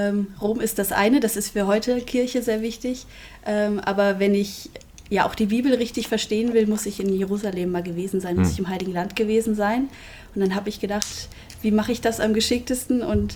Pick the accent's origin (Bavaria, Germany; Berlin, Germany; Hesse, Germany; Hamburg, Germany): Hesse, Germany; Eiterfeld; also born or lived in Fulda; ich bin im Herz-Jesu-Krankenhaus geboren. Allerdings habe ich nie in Fulda gelebt, jetzt bis ich hier zu arbeiten angefangen habe, sondern bin in Eiterfeld aufgewachsen, was ja jetzt nicht ganz weit weg ist.